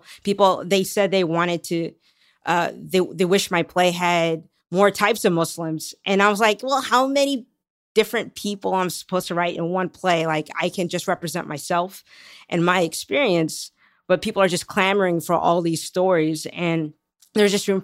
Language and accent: English; California, United States; Yeah, so I'm from the Bay Area in California. Nice. So I was born there, but my parents are originally from Pakistan.